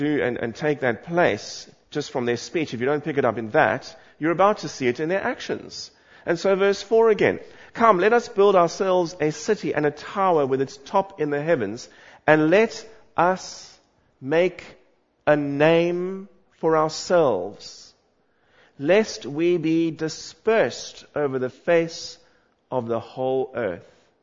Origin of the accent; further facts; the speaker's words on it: South Africa; I want to tell you something about my growing up in South Africa